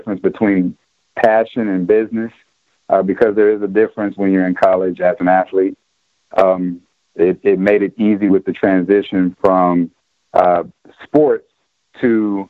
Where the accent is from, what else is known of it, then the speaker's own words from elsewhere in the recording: Coffeyville, Kansas, United States; born there; Well, I came in from Coffeyville, Kansas, is where I was born, small town in southeast Kansas.